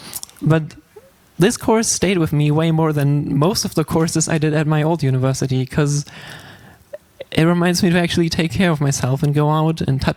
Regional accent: Trier, Rhineland-Palatinate, Germany; now in Karlsruhe, Germany; I come from Trier originally and I'm studying design there. And I moved to Karlsruhe

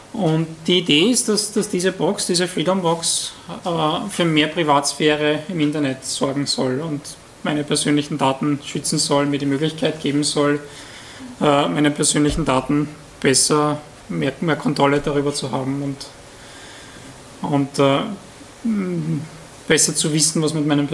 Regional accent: Vienna, Austria; ich komme aus Wien. Ich bin heute um 4 Uhr in der Nacht aus Wien angekommen mit dem Bus

